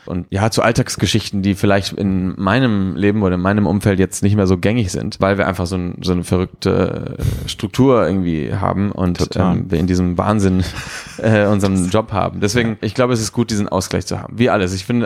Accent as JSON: {"language": "German", "town": "Barcelona", "region": "Catalonia", "country": "Spain", "tie": "born or raised there", "said": "also ich bin ja in Barcelona groß geworden, für die Leute, die es nicht wissen."}